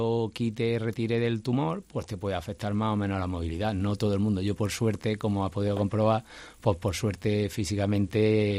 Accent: Villa del Río, Andalusia, Spain; yo que soy de Villa del Río, tengo la constancia de un pueblo que estamos hablando de un pueblo de 7.000 habitantes o incluso menos.

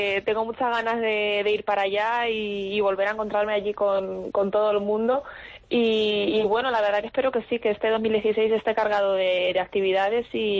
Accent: Villarrobledo, Castilla-La Mancha, Spain; de momento creo que también vamos a estar en el Carnaval de Villarrobledo, aquí en mi pueblo, pues presentándolo

